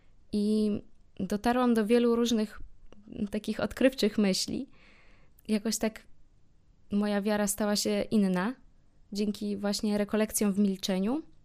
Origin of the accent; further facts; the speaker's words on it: Warsaw, Masovian Voivodeship, Poland; Tak, pochodzę z Warszawy.